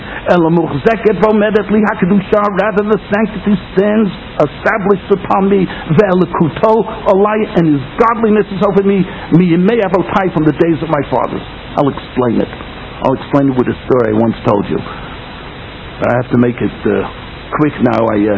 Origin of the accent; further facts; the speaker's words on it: United States; But I'm an American. I'm a hoarder.